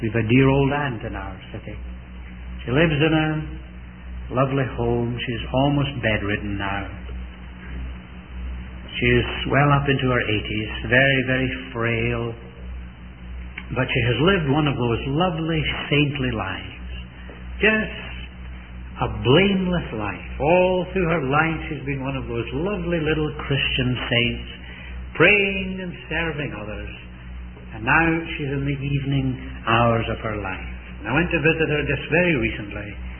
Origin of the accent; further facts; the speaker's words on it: Scotland, United Kingdom; as I look back as a Scotsman to the days of the Covenanters in our country in the 1600s